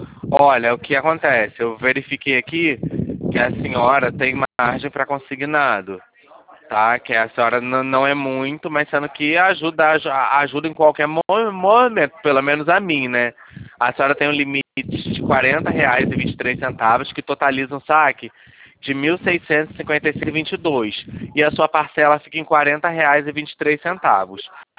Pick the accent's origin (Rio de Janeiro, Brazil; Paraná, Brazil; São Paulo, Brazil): Rio de Janeiro, Brazil; São Gonçalo; Eu sou de São Gonçalo. Trabalho aqui no centro do Rio. Mas eu moro em São Gonçalo.